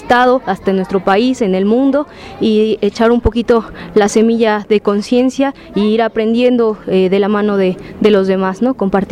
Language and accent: Spanish; Puebla, Mexico; Nosotros venimos de Puebla